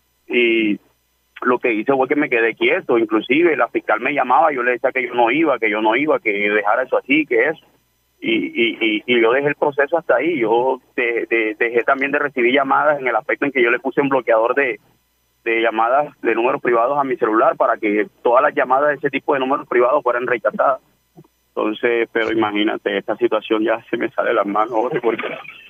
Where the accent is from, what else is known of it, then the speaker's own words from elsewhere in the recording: Barranquilla, Atlántico, Colombia; now in Valledupar, Colombia; yo soy de allá de Barranquilla, Jorge. Yo realmente vine acá a Valledupar aprovechando la oportunidad que me había brindado la Organización Radial Olímpica de venirme a trabajar acá